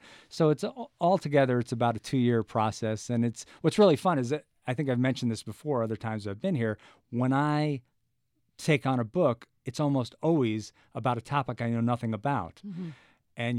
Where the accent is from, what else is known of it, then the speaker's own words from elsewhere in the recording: Marblehead, Massachusetts, United States; There was one pirate, John Quelch, who left from my hometown of Marblehead.